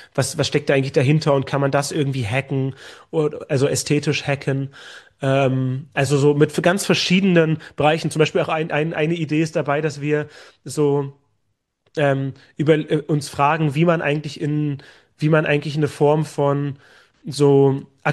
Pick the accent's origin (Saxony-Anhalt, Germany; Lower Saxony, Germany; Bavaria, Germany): Saxony-Anhalt, Germany; Magdeburg; now in Düsseldorf, Germany; ich komme so aus Magdeburg, was halt schon eine Großstadt ist, aber irgendwie vergleichbar zu den Städten. Ich wohne jetzt gerade in Düsseldorf, so ist eine kleine Stadt im Vergleich so.